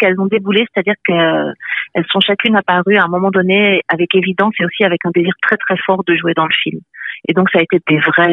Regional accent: France; moved away as an adult; now in Belgium

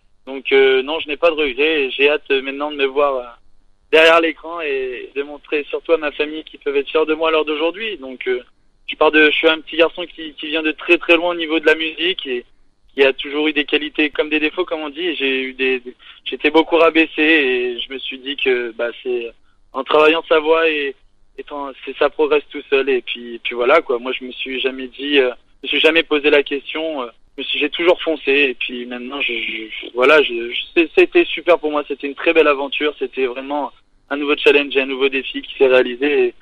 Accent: Nouvelle-Aquitaine, France; ça fait tout drôle quand on vient d'un point de Charente maritime

